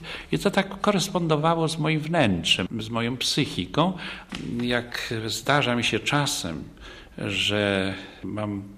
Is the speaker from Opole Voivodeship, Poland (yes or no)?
no; Skoki, Greater Poland Voivodeship, Poland; born there; Urodziłem się w Skokach i to 27 stycznia 1924 roku.